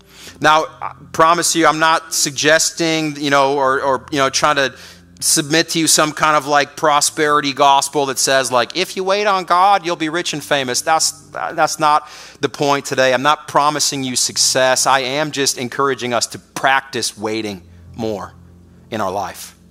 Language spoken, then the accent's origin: English; Chicago, Illinois, United States; I grew up in Chicago, so that's, you know, I'm pretty firm on this, right?